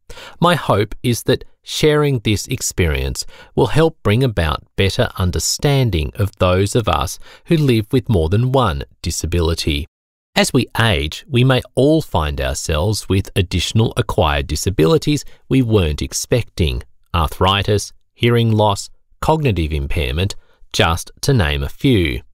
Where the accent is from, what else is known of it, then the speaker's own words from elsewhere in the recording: Brisbane, Queensland, Australia; I grew up in Brisbane, in what would be considered a mainstream family.